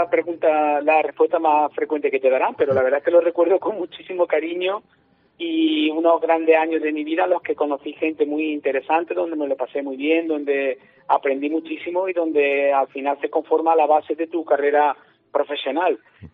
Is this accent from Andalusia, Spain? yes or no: yes; Martos, Andalusia, Spain; había participado de una asociación astronómica que creamos en mi pueblo natal, en Martos.